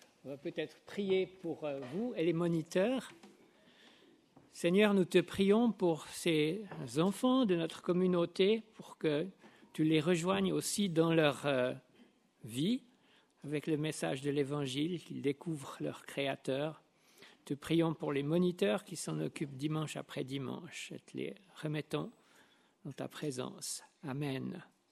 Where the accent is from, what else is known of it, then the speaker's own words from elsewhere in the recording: Vaud, Switzerland; also born or lived in Laos / France; now in Geneva, Switzerland; c'est aussi à travers la mission, à travers les SME, que je suis arrivé du canton de Vaud au canton de Genève en passant par le Laos et la France.